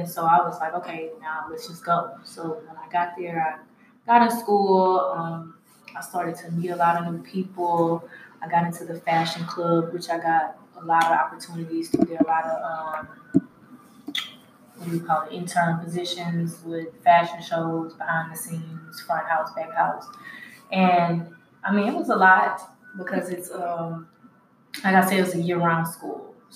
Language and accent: English; Baton Rouge, Louisiana, United States; now in Houston, United States; I've been in Houston for about 6 years. I'm from Baton Rouge, Louisiana.